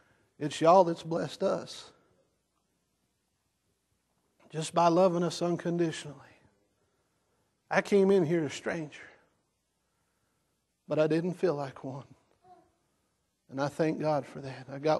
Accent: North Carolina, United States; now in North Dakota, United States; I said, yes, ma'am, but we're from North Carolina. And the law is 16 down there.

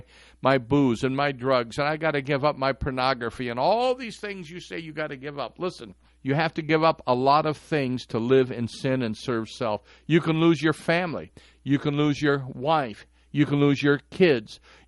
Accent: Detroit, Michigan, United States; I didn't grow up in a Christian home. I grew up there in Detroit.

